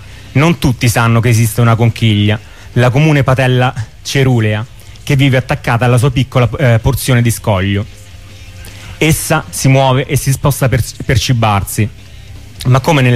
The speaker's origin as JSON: {"language": "Italian", "region": "Sicily", "country": "Italy", "said": "io siciliano e lui di Reggio Calabria."}